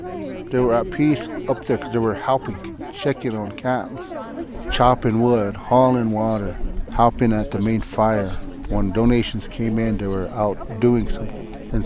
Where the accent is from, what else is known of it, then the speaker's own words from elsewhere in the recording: South Dakota, United States; I'm from the Pine Ridge Indian Reservation. I'm an Oglala Lakota.